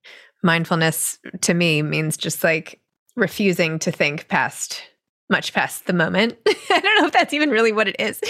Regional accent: New York City, New York, United States; you know, personally for the city, for the country, you know, as a New Yorker, as everything.

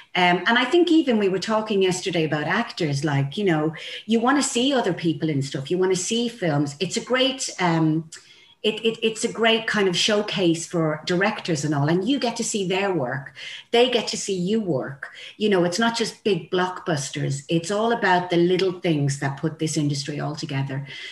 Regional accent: Cabra West, Leinster, Ireland; It's funny because I'm from Cabra West

